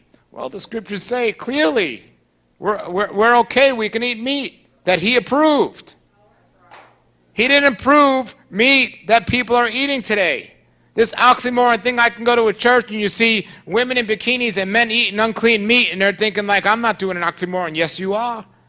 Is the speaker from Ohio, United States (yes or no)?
no; New York City, New York, United States; For example, I'm from New York City, I don't care how clean the Bible says some fish is, I am not eating fish from the ocean in New York City.